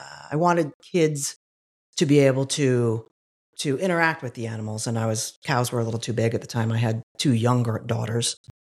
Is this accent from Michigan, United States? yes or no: no; Toledo, Ohio, United States; So I grew up in Toledo and been in Ohio my entire life. It's kind of funny. I just can't seem to escape these 88 counties.